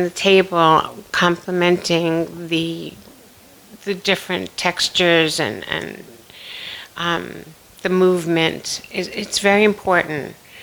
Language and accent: English; New York, United States; because I'm a New Yorker and I'm here now 2.5 years